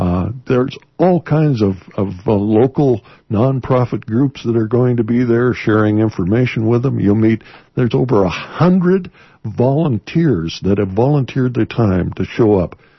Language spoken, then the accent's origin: English; Montana, United States; But remember, I'm from Montana.